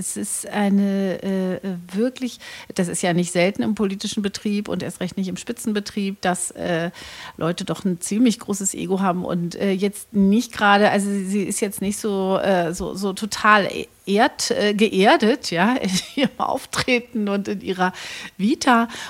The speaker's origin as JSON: {"language": "German", "region": "East Germany", "country": "Germany", "said": "gerade als Ostdeutsche"}